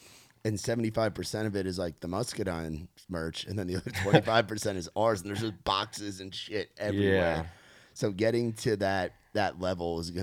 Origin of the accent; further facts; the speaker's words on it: New York, United States; I grew up in New York